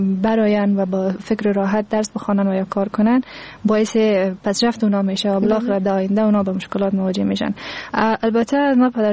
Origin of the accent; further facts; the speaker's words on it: Afghanistan; چون هرچی نباشه ما افغان هستیم